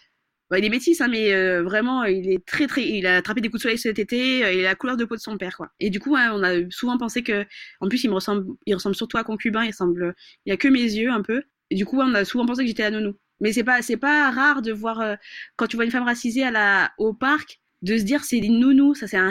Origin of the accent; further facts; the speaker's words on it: Madagascar; je suis malgache